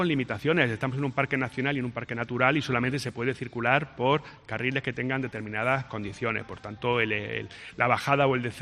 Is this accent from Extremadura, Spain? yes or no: no; Granada, Andalusia, Spain; Nosotros, como granadinos, muchas veces no nos valoramos lo suficiente.